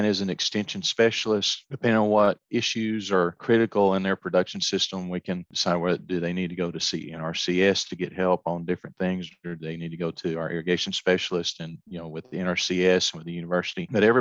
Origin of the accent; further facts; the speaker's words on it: Texas, United States; now in Arkansas, United States; When I think of where I grew up in Texas, they have a different set of limiting factors.